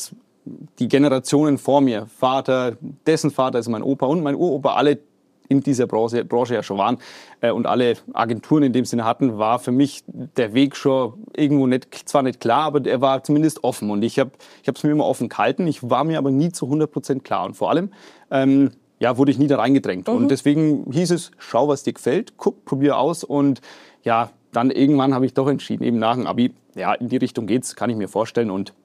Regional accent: Bavaria, Germany; ich komme aus Oberfranken

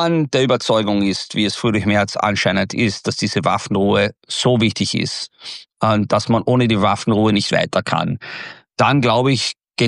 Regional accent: Des Moines, Iowa, United States; German is a second language; now in Germany; als ich aufgewachsen bin in Des Moines, Iowa, Des Moines ist die Hauptstadt Iowas im mittleren Westen

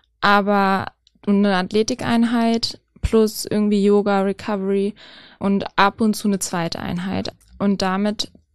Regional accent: Lower Saxony, Germany; im Gifhorn ab und zu gespielt. Die hat sich da irgendwann ein Häuschen gekauft und in der Nähe von meiner Heimat.

